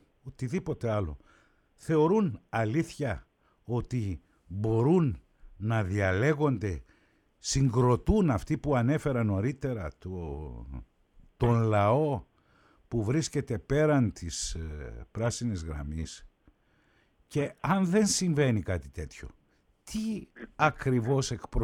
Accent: Cyprus; έχουμε ιτημένα μυαλά ως Έλληνες της Κύπρου.

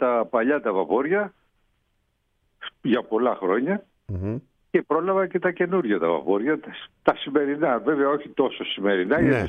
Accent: Piraeus, Attica, Greece; Έχω γεννηθεί στον Πειραιά. Mm-hmm. Και μένω στον Πειραιά. Η καταγωγή του πατέρα μου, ο πατέρας μου είναι Μανιάτης, από τη Μάνη.

